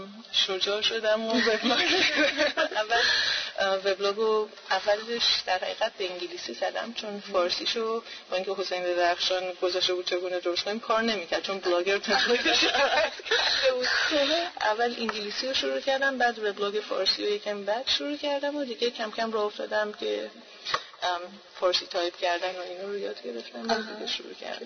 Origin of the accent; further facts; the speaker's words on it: Iran; moved away as an adult; now in California, United States; 17 ساله از ایران اومدم بیرون، تو کالیفرنیا زندگی میکنم، تمام 17 سالم کالیفرنیا بودم.